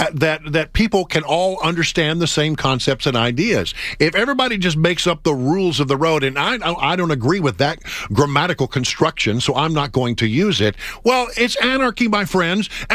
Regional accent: Texas, United States; Yeah, I come from Texas, and I will admit that we're already a little challenged sometimes when it comes to proper grammar.

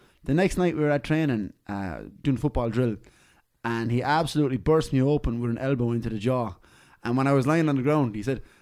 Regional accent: Ireland; I'm going to go with almond because I'm Irish.

